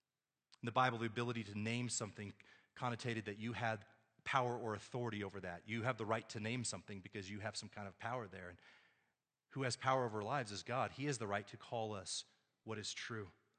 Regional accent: Texas, United States; Now, I take great pride in the fact that I am a Texan. I'm from Texas. I was born there.

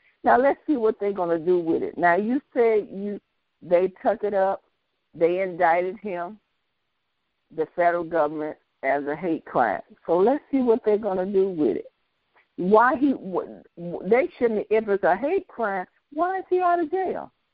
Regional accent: Goshen, Mississippi, United States; there's a case that's going on in my hometown in Goshen, Mississippi

